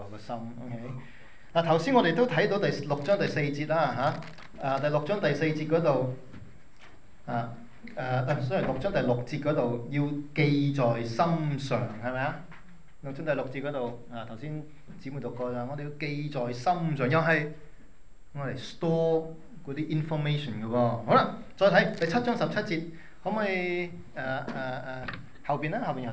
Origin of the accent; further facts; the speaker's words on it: China; 所以其實猶太人嚟講，同我哋中國人都有少少似